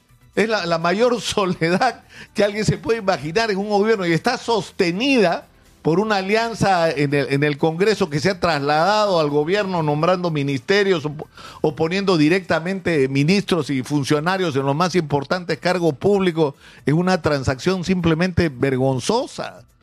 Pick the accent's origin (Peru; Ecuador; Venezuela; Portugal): Peru; de lo que también somos testigos los peruanos